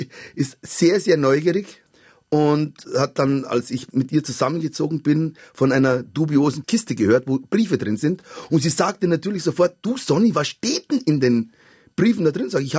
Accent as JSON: {"language": "German", "town": "Munich", "region": "Bavaria", "country": "Germany", "said": "ich komme aus dem Münchner Norden"}